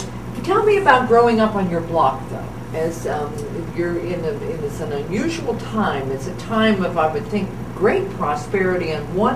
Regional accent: Oil City, Pennsylvania, United States; There were, even in the 50s and 60s, growing up in Oral City was just booming.

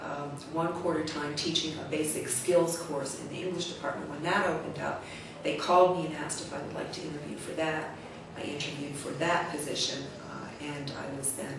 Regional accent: Allentown, Pennsylvania, United States; And I'm from Allentown, Pennsylvania.

